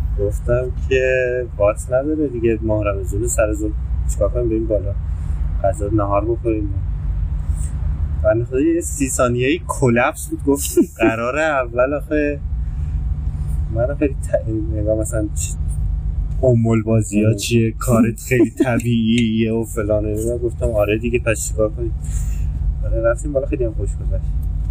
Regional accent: Iran; تو روان همه ما ایرانی ها هست، حداقل تو دهه‌ای که ما به دنیا اومدیم،

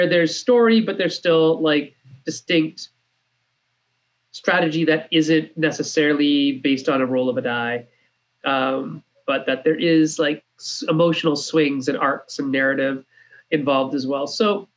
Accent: Canada; I'm fine with calling it whatever because I'm Canadian.

